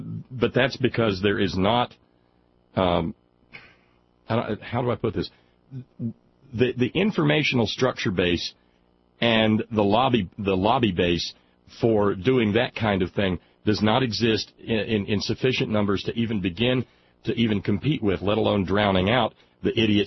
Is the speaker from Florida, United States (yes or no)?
no; Alabama, United States; the place where I grew up in Alabama once upon a time, yay verily, all kinds of industry came and located on the Tennessee River there